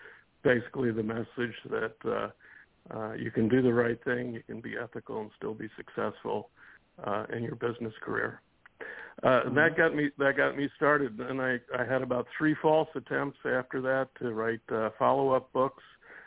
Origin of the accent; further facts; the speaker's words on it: New Jersey, United States; It's kind of odd because first of all, I grew up in New Jersey